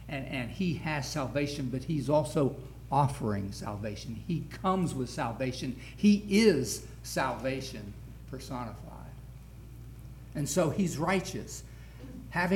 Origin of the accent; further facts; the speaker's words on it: West Virginia, United States; Even though you're a Gentile, even though I'm a hillbilly from West Virginia, God still considers me an occupant of Zion.